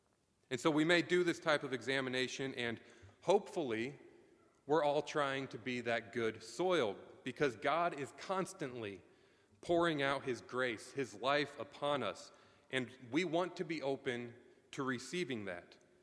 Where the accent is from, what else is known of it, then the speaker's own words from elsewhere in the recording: New York City, New York, United States; And so growing up in Manhattan, I have zero experience with farm life.